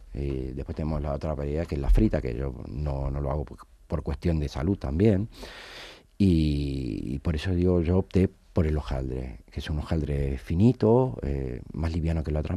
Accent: Argentina; Como buen argentino que soy, la carne es algo.

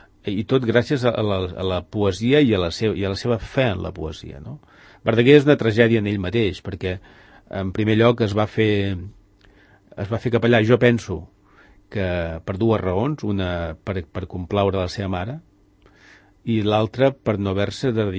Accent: Catalonia, Spain; tots dos som d'Osona.

